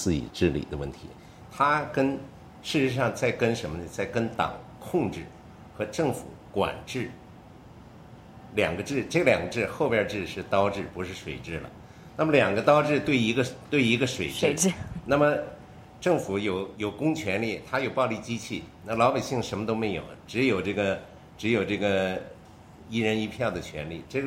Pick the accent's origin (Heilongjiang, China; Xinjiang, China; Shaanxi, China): Heilongjiang, China; Harbin; 就是我的家乡哈尔滨有2个村已经搞过这个实验